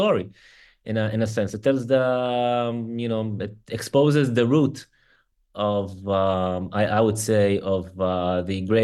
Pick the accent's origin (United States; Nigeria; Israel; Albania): Israel; Lod, Central District; my hometown of Lid, which is a city that was occupied in 1948.